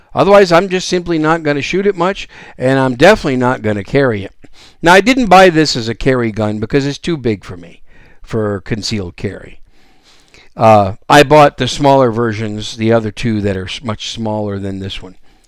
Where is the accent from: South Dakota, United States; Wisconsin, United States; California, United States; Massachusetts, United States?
Wisconsin, United States; And, you know, my home state of Wisconsin has become more free.